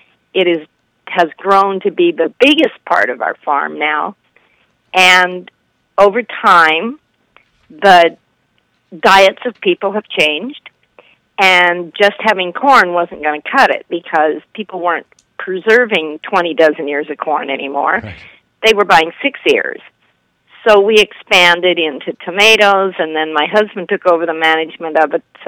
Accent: Alaska, United States; And so I grew up in Alaska, so I chatted with these boys.

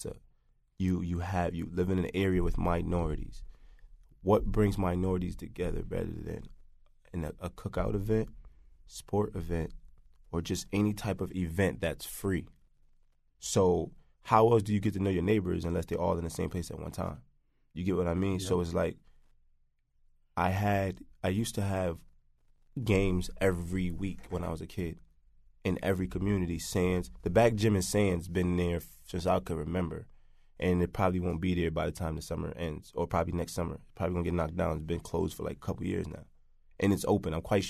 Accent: Jamaica; now in Hartford, United States; from Hartford for 21 years since I came from Jamaica. I lived in Hartford.

